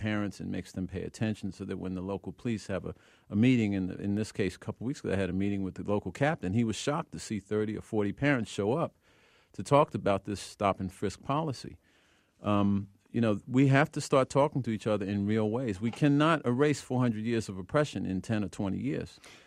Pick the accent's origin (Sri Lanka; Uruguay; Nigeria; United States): United States; Brooklyn, New York; I come from Red Hook, Brooklyn, which is a place where the New York City stop and frisk policy is in effect